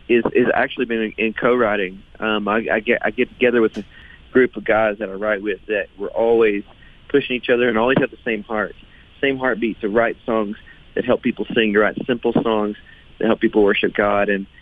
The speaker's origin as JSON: {"language": "English", "region": "Texas", "country": "United States", "tie": "born or raised there", "said": "my dad played country music. I grew up in Texas. So he loved playing country music. Started picking it up. But then I started playing in church. I grew up in a little small town."}